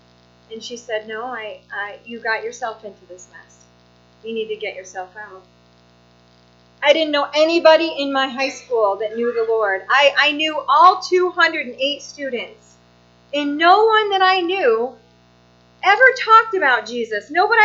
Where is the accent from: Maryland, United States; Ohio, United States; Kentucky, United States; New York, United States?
New York, United States; Whitney Point; I grew up in Whitney Point. I don't know anybody know where Whitney Point is.